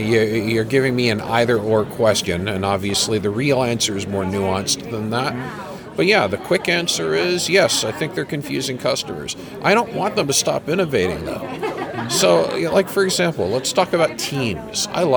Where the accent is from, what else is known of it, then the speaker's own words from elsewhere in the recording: Canada; Well, remember, I'm Canadian, so yes, this is important.